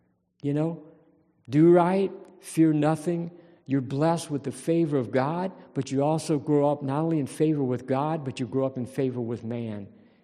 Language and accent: English; Louisiana, United States; I love food. I'm from South Louisiana. I love food.